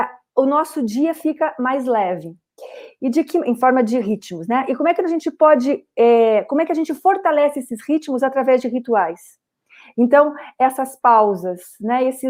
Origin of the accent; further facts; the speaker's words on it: Curitiba, Paraná, Brazil; now in São Francisco de Paula, Brazil; Eu sou paranaense, eu sou de Curitiba, sou da terra da leite quente, que dói dentro da gente. E moro aqui no interior do Rio Grande do Sul, hoje por escolha, né? Aqui na Serra Gaúcha.